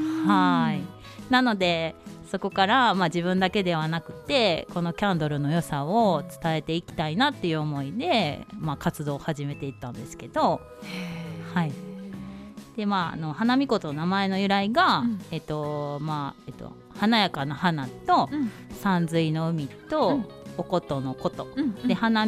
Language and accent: Japanese; Osaka, Japan; moved away as an adult; now in Takahama, Japan; そうです。何年いました。30年以上は大阪で、